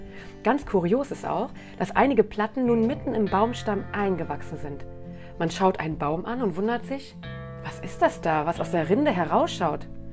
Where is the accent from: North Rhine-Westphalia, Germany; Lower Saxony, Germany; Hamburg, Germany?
Lower Saxony, Germany; Braunschweig; Ich bin aus Braunschweig, Hannover ist die verbotene Stadt.